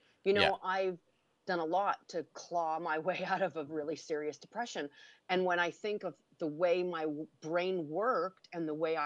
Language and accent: English; Canada; As a Canadian, I try not to comment too often